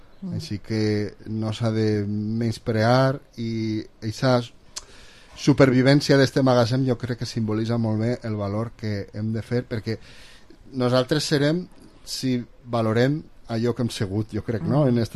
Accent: Balearic Islands, Spain; de Mallorca i conec vilarrealencs que viuen a Mallorca

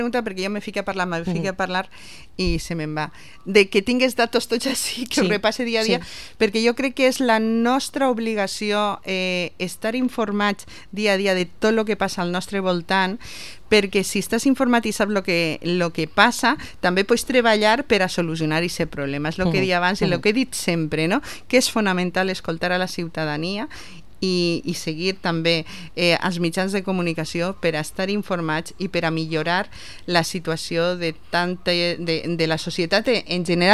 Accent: Vila-real, Valencian Community, Spain; jo encantada de vindre a la ràdio del meu poble

